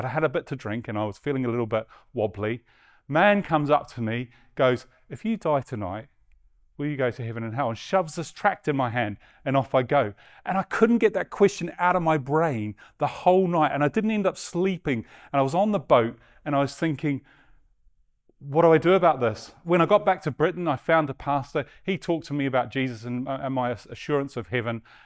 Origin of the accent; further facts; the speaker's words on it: New Zealand; now in Australia; And, you know, as a New Zealander, it's always difficult to say those words. But I can, gracefully, of course. Because I became a Christian in Australia, which is funny.